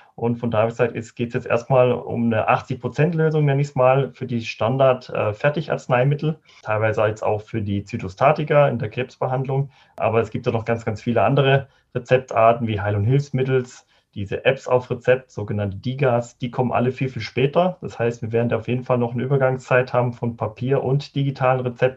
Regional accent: Germany; Da sind wir Deutschen natürlich immer sehr, sehr detailverliebt.

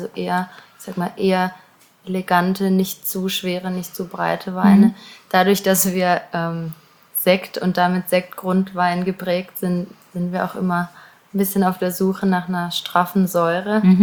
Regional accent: Auggen, Baden-Württemberg, Germany; ich komme aus Augen, dann, ah ja, Augen nach Schäf. Also das ist schon ein Begriff.

